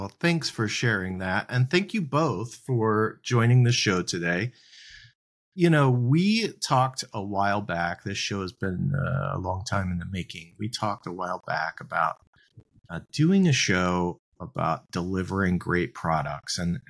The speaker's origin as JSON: {"language": "English", "town": "Augusta", "country": "United States", "tie": "born or raised there", "said": "So, I actually had this great little bowling alley we have in my hometown. They've just reopened it. It's like an old 50s bowling alley. It's like going back in time. It's a really cool place. So shout out to the Holiday Bowl in Augusta."}